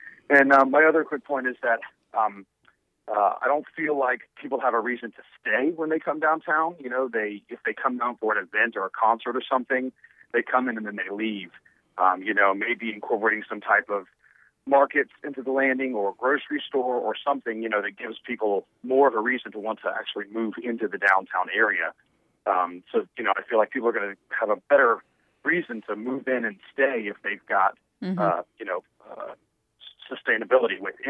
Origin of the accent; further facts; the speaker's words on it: Tampa, Florida, United States; I'm originally from Tampa